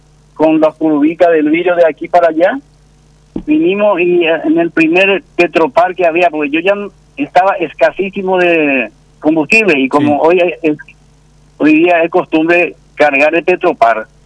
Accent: Salto del Guairá, Canindeyú, Paraguay; Bueno, yo y mi señora somos de Salto del Guairá.

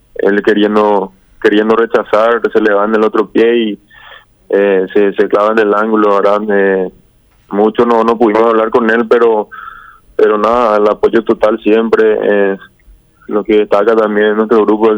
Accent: Paraguay; creo que 5 somos arqueros paraguayos

